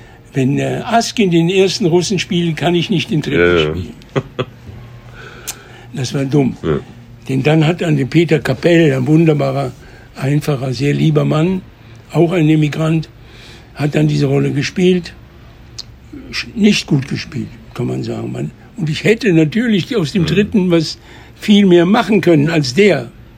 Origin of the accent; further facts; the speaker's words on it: Marseille, Provence-Alpes-Côte d'Azur, France; wir sind aus Marseille, wir sind Marseille begraben, da gibt es ein Familiengrab